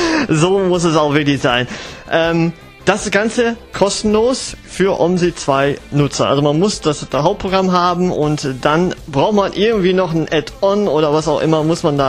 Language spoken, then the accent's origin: German; Bottrop, North Rhine-Westphalia, Germany; Ich meine, ich komme ja selber aus Bottrop